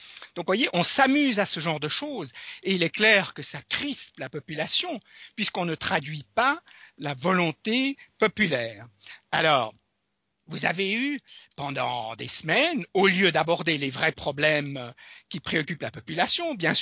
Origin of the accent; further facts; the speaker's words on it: Switzerland; aussi bien en France que chez nous en Suisse